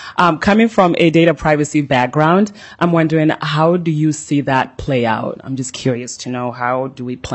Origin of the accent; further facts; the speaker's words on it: Brooklyn Center, Minnesota, United States; our family home that I grew up in Brooklyn Center.